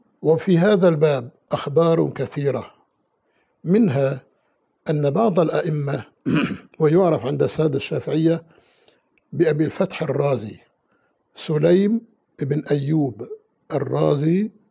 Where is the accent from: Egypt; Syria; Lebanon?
Syria; Aleppo, Aleppo Governorate; هذه قصة متداولة بين شيوخنا في بلدنا حلب